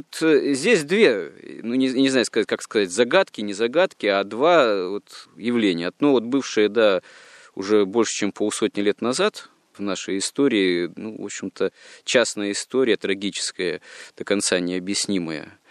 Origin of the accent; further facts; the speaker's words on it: Yekaterinburg, Sverdlovsk Oblast, Russia; я сам родом из Свердловска бывшего, да, ныне Екатеринбурга.